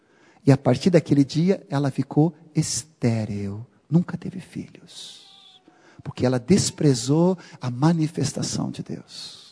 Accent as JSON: {"language": "Portuguese", "country": "Sweden", "second_language": "Portuguese", "said": "primeiro lugar, porque eu sou sueco, eu não sei dançar."}